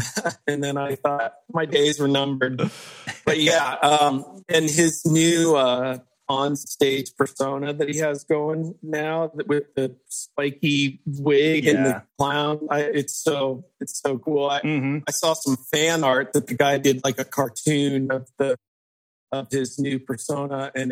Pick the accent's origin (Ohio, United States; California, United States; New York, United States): Ohio, United States; He was from Ohio. I'm from Ohio.